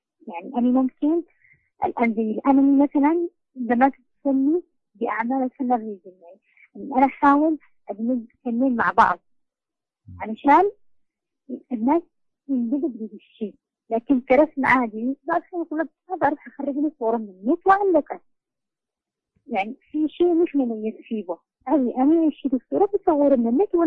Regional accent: Yemen; مثل عندنا في اليمن مصدر رزقهم قليل

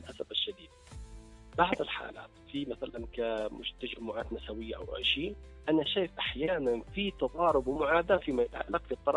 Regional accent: Yemen; هل في شبكات خاصة بدعم قيادات النساء مثلا عندنا في اليمن؟

